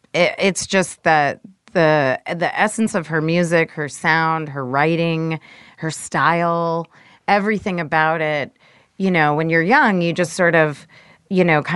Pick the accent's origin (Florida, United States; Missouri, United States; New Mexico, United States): Florida, United States; Miami; I grew up in South Florida, in Miami, so it's like